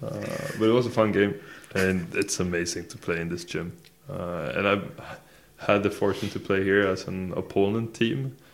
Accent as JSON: {"language": "English", "town": "Falkenberg", "region": "Halland County", "country": "Sweden", "tie": "born or raised there", "said": "Played in Falkenberg all my years in Sweden. I grew up in Falkenberg, and we had a pro team in the town."}